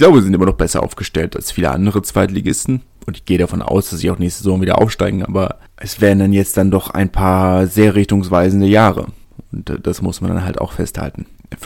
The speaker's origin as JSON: {"language": "German", "region": "Berlin", "country": "Germany", "said": "ich bin Berliner."}